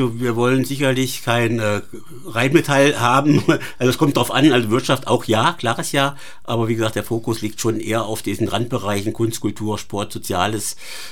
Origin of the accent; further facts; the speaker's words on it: Hesse, Germany; Nordhessen ist meine Heimat. Ich lebe äußerst gerne in Nordhessen und bin auch sehr, sehr dankbar, dass ich in Nordhessen leben darf.